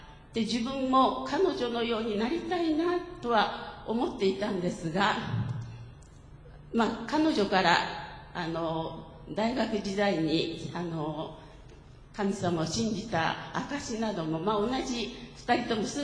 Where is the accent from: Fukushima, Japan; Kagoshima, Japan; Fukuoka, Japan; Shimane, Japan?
Fukuoka, Japan; Kitakyushu; 私たち夫も私も北九州市の出身なんですが